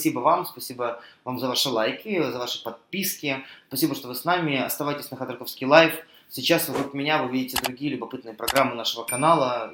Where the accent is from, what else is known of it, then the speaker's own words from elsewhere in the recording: Almaty, Kazakhstan; moved away; Вы знаете, вот я сам из Алматы, родился в Казахстане, и несмотря на то, что там не очень много лет прожил